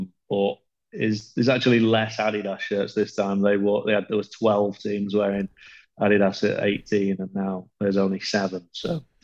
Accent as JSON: {"language": "English", "region": "England", "country": "United Kingdom", "said": "as an Englishman"}